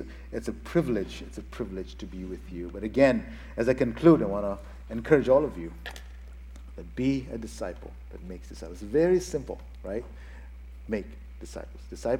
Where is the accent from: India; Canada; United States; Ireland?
India; Heather is from here in the U.S., and I'm from India